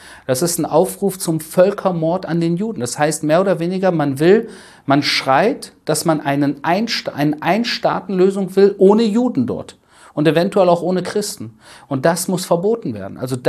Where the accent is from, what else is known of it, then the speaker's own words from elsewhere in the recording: Berlin, Germany; ich bin in den 90ern in Berlin aufgewachsen